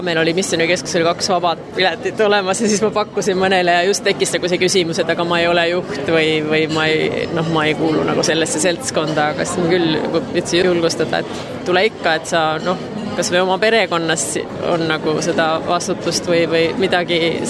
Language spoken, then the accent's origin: Estonian; Finland; Estonian is a second language; now in Estonia; ka teistmoodi kui minu kodumaal Soomes